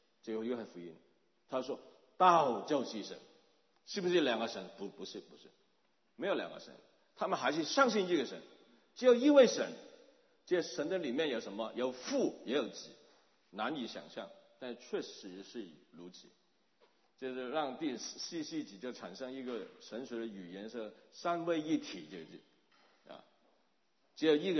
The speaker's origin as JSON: {"language": "Chinese", "country": "China", "said": "当我们中国人讲道的时候有不同的意义的"}